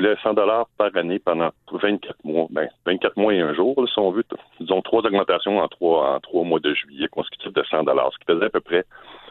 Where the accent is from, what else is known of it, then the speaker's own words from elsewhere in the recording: Montreal, Quebec, Canada; Écoutez, moi, je suis natif de Montréal.